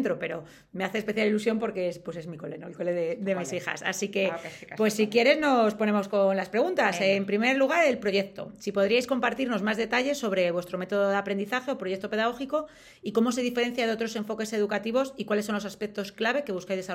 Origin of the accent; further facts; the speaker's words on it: Salamanca, Castile and León, Spain; yo que no soy de Madrid, soy de Salamanca